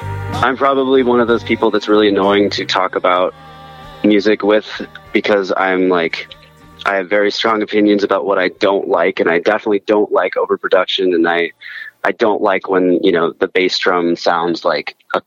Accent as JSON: {"language": "English", "region": "Colorado", "country": "United States", "lives_now": "Chicago, United States", "said": "I'm from Colorado. I moved out here to go to music school at Columbia College."}